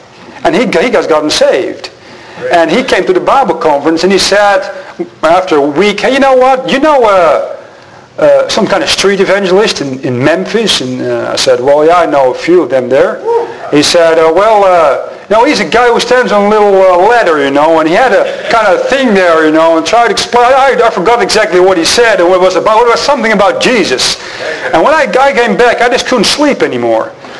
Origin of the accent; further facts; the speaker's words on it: Netherlands; English is a second language; I apologize for my bad English pronunciation. I'll be speaking mostly German, and I'm from the Netherlands